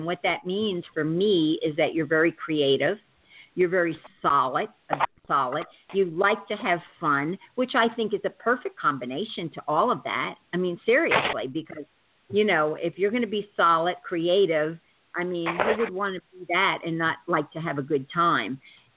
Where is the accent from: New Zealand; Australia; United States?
United States; Kingston, New York; born there; You know, I was born in Kingston, New York.